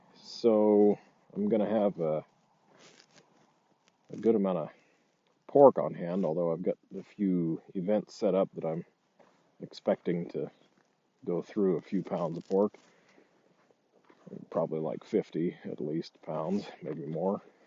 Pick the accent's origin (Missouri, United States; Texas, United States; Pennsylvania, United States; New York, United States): Missouri, United States; not that far from where I grew up in Missouri.